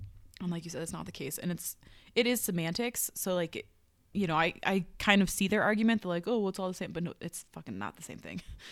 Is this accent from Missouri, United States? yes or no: yes; Missouri, United States; because I grew up in Central Missouri, very backwoods mentality